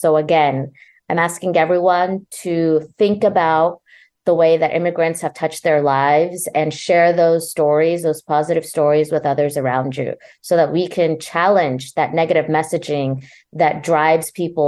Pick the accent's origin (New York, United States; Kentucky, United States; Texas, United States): Texas, United States; You know, it's really frustrating as a Texan, as someone who was in El Paso during the mass shooting of August 3rd, 2019